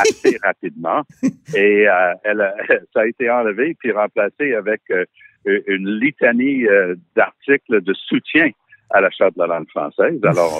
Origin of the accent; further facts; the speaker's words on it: Quebec, Canada; also born or lived in Ottawa; je suis né à Ottawa. Mais quand j'ai été élu en 2007 à la Chambre des communes, en bon québécois